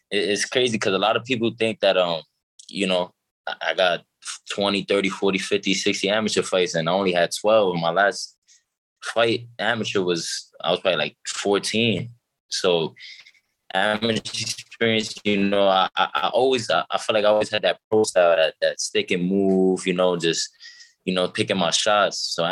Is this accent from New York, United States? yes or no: yes; New York City, New York, United States; now in California, United States; As y'all know, I'm from the Bronx, born and raised, came out here in California, staying out here for now.